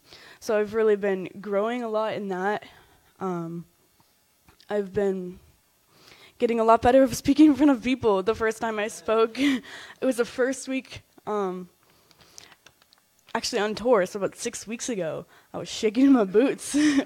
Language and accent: English; Massachusetts, United States; As Evan said, I'm from Massachusetts